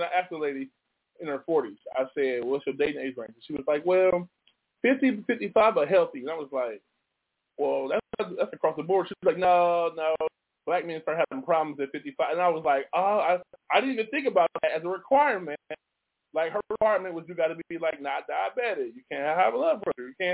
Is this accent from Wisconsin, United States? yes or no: yes; Milwaukee, Wisconsin, United States; I mean, I'm from Milwaukee, Wisconsin. I'm from Milwaukee, Wisconsin, so.